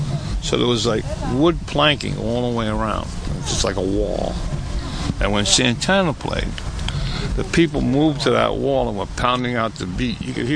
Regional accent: Levittown, New York, United States; I was in Lake Ronkonkoma at the time. You know, I grew up in Levittown, anyway. So, you know, it was a typical, you know, suburbs deal.

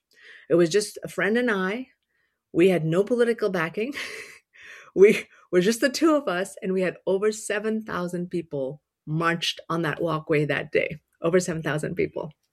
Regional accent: India; I'm an immigrant. I grew up in India. My father was in the army. My mother was a school teacher. Growing up in India, we didn't have access to potable water.

